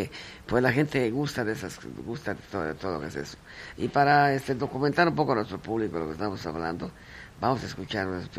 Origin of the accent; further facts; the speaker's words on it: Mexico; como buen mexicano, ¿no?